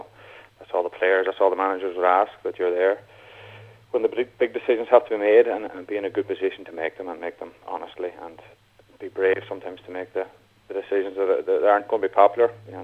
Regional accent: Ulster, Ireland; accent: Donegal; I didn't speak Montenegro or Latvian, and they certainly didn't understand my Donegal accent.

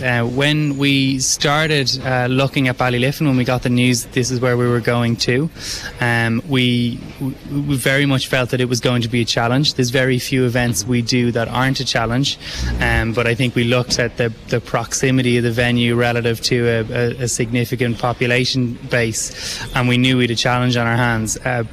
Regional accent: Portmarnock, Leinster, Ireland; So I grew up in Portmarnock.

